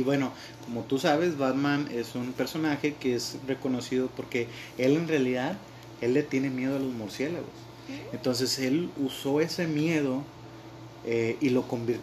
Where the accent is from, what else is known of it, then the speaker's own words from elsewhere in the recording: Mexico; Pues de nuestra cultura como mexicanos